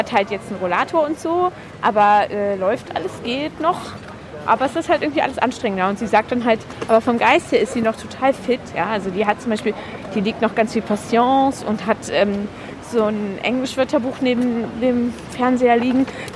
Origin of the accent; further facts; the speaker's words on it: Braunschweig, Lower Saxony, Germany; dass ich in Braunschweig war mit Kasimir in meiner Heimatstadt.